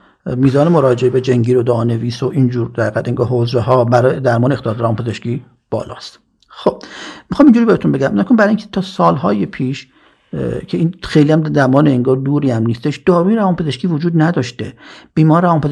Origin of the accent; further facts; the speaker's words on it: Mashhad, Razavi Khorasan, Iran; ما خودمون مشهدی هستیم،